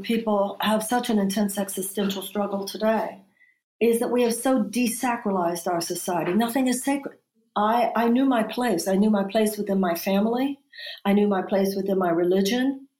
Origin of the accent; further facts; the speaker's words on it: Houston, Texas, United States; But I grew up in Houston.